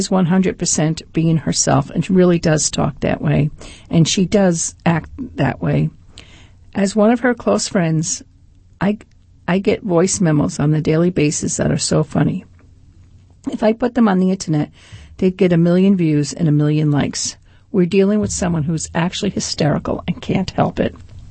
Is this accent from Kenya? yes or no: no; Massachusetts, United States; now in Rhode Island, United States; because I grew up in Massachusetts, right near the Rhode Island border